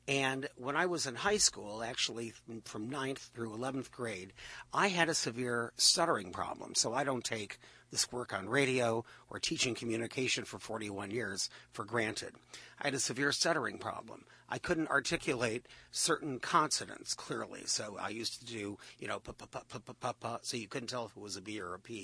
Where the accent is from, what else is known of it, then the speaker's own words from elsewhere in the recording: Cleveland, Ohio, United States; growing up as a kid, I'm from Cleveland, Ohio, and we used to go out to farms for field trips.